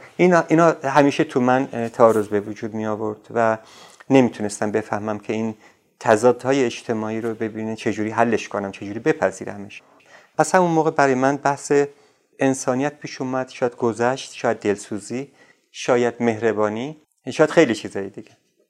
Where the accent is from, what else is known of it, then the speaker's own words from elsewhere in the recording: Ardabil, Ardabil Province, Iran; سرمای بسیار بسیار شدید اردبیل یادمه، برفایی که برای ما گاهی خوشایند بود گاهی بسیار ناراحت کننده بود.